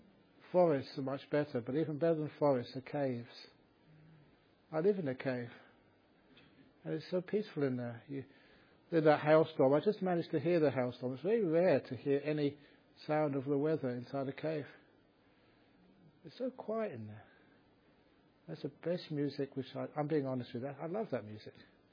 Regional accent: London, United Kingdom; And growing up in London, I used to go to great rock concerts.

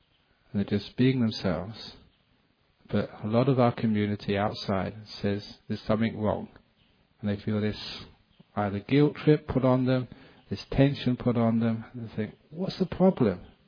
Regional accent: England, United Kingdom; I came from England.

